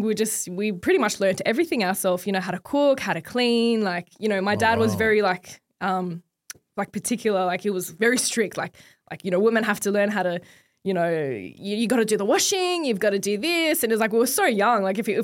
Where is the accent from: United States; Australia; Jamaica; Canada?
Australia; I was born and raised in Australia. Me and my three sisters. My dad came to Australia when he was, I think, 17 years old.